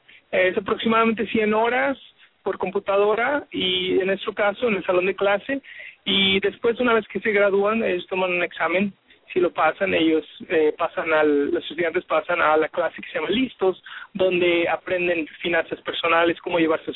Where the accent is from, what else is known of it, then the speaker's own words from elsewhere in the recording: Mexico; Yo soy originario de México